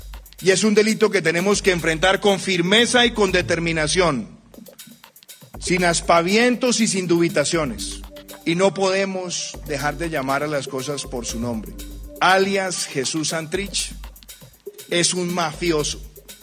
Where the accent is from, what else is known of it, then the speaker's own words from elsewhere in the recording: Colombia; me corresponde a mí hablar como colombiano